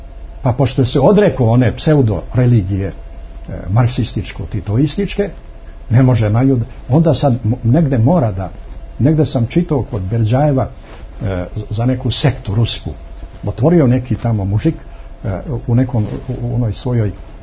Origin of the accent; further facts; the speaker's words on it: Montenegro; ja lično kao čovjek, kao građanin, kao Crnogorac, ako hoćete, kako da kažemo, kao čovjek koji je odrastao u Crnoj Gori i kao čovjek čiji su preci ugradili sebe u biće Crne Gore